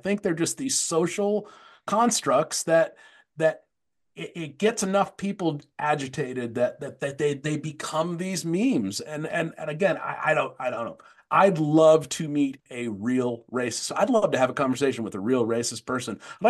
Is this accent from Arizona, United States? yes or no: yes; Tempe, Arizona, United States; I grew up in Tempe, Arizona. I went to a very very very like racially integrated public high school.